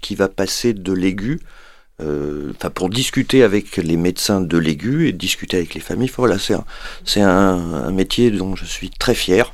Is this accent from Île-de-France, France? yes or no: yes; Paris, Île-de-France, France; moi je suis parisien au départ